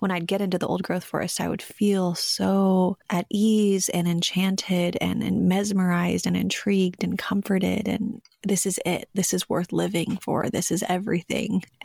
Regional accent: West Coast, United States; I was so anti-logging for so long because I grew up on the West Coast

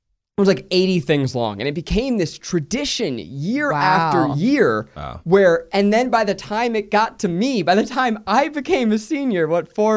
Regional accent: New York, United States; I grew up in the suburbs of New York.

